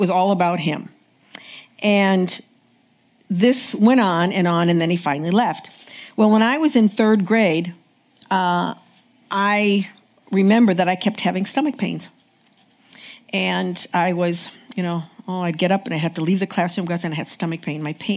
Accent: Pennsylvania, United States; now in New York, United States; So I went to nursing school, graduated, moved out to New York. I was raised in Pennsylvania.

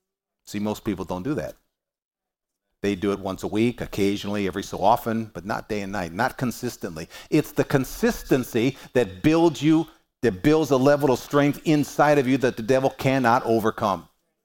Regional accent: Cleveland, Ohio, United States; I was born and raised in Cleveland.

